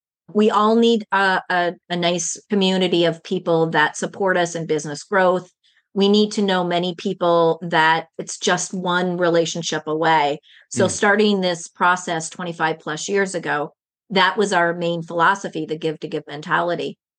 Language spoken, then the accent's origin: English; Minnesota, United States; whether you live in California or Minnesota, because I'm originally from Minnesota